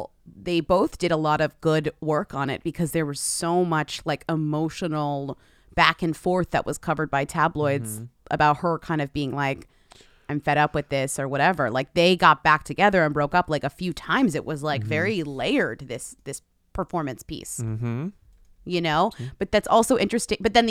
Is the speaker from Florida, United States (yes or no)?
no; Boston, Massachusetts, United States; But also, you guys, I'm from Boston, but you hear me speak for, what, 1,400 hours a week? I don't have a Boston accent. I literally have no accent.